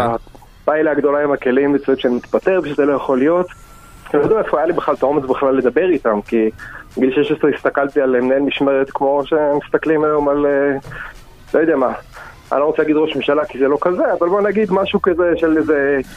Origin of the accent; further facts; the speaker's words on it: Netanya, Central District, Israel; אז אני מדבר על גיל 16, גדלתי בעיר נתניה